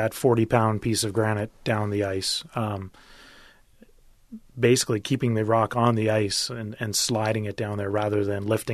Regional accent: East Coast, Canada; the accent sometimes gives me away, but I grew up in Canada, on the east coast

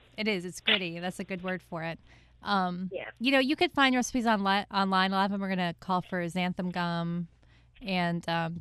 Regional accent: New York, United States; Yeah, so I grew up out near the Finger Lakes, and we have grape pie.

